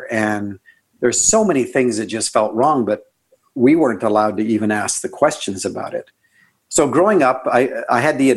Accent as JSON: {"language": "English", "country": "Canada", "said": "I'm Canadian."}